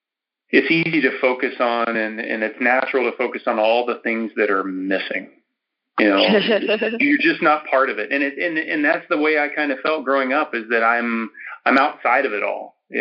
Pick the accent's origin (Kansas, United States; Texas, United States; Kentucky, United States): Kansas, United States; I'm thankful for the experiences I had growing up in Northwest Kansas.